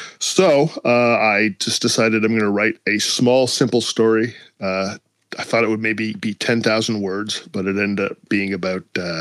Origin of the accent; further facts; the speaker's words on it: Toronto, Ontario, Canada; I'm from Toronto.